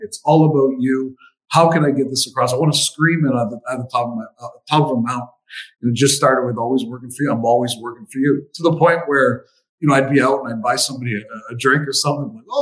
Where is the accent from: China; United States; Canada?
Canada; Windsor, Ontario; Again, I'm from Windsor. We got hit the hardest. We got hit really, really hard back then. I mean, we're an automotive sector down here